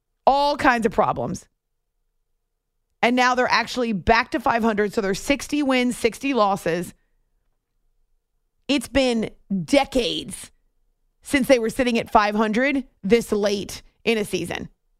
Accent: Northeast, United States; also born or lived in Rochester, United States; Growing up in the Northeast, but also with a grandmother, well, grandparents, but a grandmother when I was an adult who lived in Northeast Ohio.

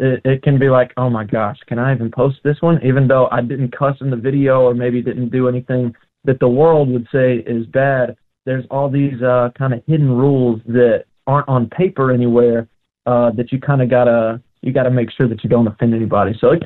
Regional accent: Selmer, Tennessee, United States; also born or lived in Mississippi; I grew up in a small town called Selmer, Tennessee, and then moved right across the Tennessee state line into Mississippi, where my family lives now, and actually where I'm visiting right now, Corinth, Mississippi.

